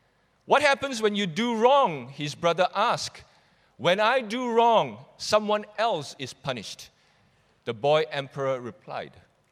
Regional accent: Malaysia; I am Malaysian. I'm proud to be a Malaysian.

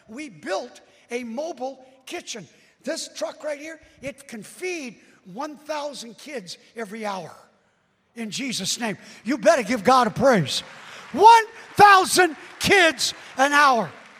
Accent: Brooklyn, New York, United States; He didn't know I'm from Brooklyn.

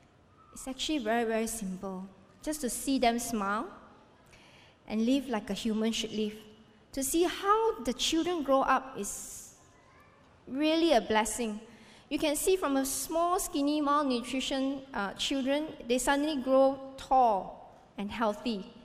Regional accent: Malaysia; It's actually impossible, even for us as Malaysian.

